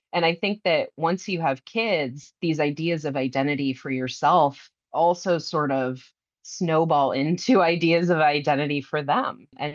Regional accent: Iowa, United States; I grew up 1,000 miles away from my tribe. I grew up in Iowa. My tribe is located in North Carolina.

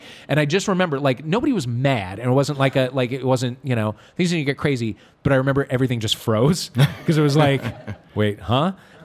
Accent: Des Peres, Missouri, United States; I grew up in De Pere, went to St. Jared's for a year, and then Oak Hill. And then in seventh grade, moved off to Priory.

